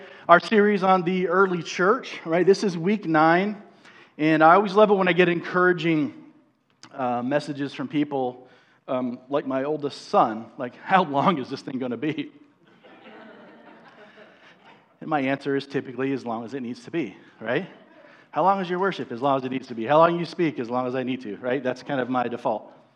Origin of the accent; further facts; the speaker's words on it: Missouri, United States; Sorry, if you're new, I'm from Missouri. I'm a Chiefs fan, so there's pray for me, Sister K.